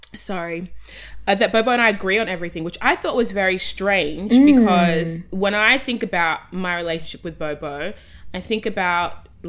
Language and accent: English; Australia; accent: Australian; I'm the Australian voice. I am 26.